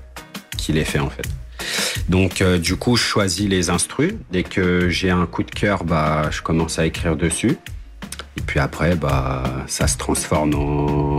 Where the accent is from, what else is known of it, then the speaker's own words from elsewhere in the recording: Paris, Île-de-France, France; Je viens de Paris.